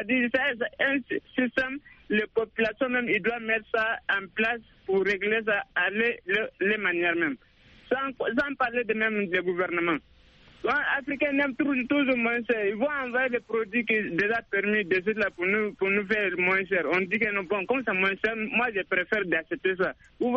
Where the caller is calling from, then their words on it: Gagnoa, Gôh-Djiboua, Côte d’Ivoire; Je suis de Gagnoua.